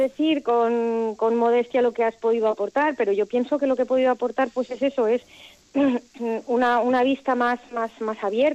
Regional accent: Madrid, Community of Madrid, Spain; born there; Mira, yo nací en Madrid. Sí, y luego hice estudios en Madrid

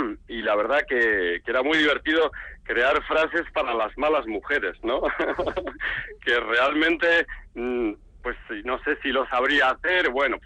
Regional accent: Bilbao, Basque Country, Spain; salió en los periódicos como bilbaíno pinta Hawái en el centro de Bilbao

